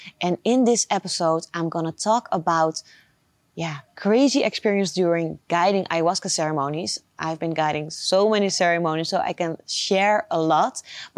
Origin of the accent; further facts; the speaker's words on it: Netherlands; I grew up in the Netherlands, not in the jungle